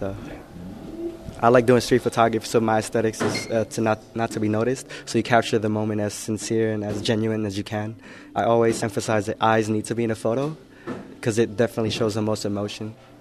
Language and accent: English; San Francisco, California, United States; I am from South of Market, and we are here today